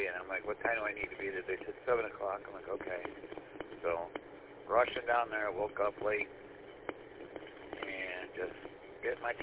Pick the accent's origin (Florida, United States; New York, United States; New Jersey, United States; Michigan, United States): Michigan, United States; Mount Clemens; Yep, growing up in Mount Clemens, that's where everybody went to the hospital if they had to go to the hospital.